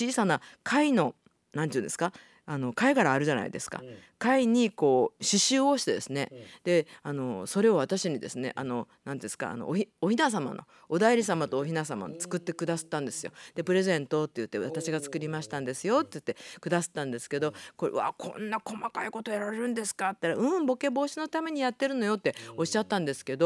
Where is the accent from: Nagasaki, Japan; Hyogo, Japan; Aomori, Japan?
Nagasaki, Japan; accent: Nagasaki dialect; 私の長崎弁ば同時通訳ばしてくれとる諫早の、ね、奥さんいらっしゃると思います。